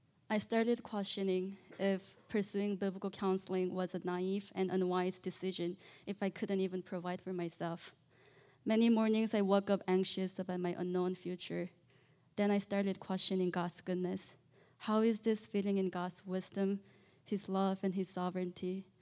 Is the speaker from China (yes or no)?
yes; China; moved away as an adult; I grew up in China, and I came here for college.